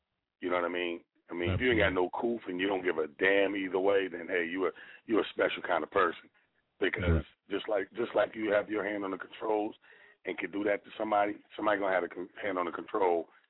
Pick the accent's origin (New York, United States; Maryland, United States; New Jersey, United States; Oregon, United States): New York, United States; Mount Vernon; right here in my hometown, Money Earning, Mount Vernon.